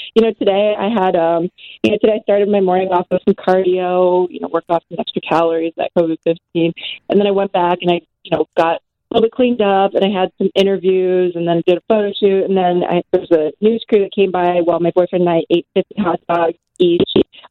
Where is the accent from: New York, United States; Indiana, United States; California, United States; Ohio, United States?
New York, United States; born there; You know, sure, I was born in New York and I did my first year of college in New York.